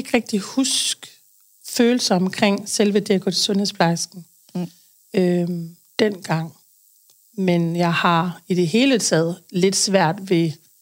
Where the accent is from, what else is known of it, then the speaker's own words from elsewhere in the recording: Aarhus, Central Denmark Region, Denmark; now in Odder, Denmark; Jeg er fra Aarhus, oprindeligt. Har boet der det meste af mit liv. Så har jeg lige været oppe og runde Aalborg og bor i Odder nu.